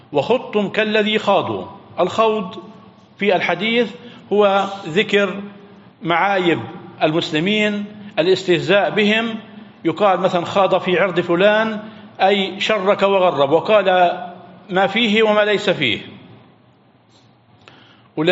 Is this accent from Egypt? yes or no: no; Palestine; إلى منطقة البحر الميت عندنا في فلسطين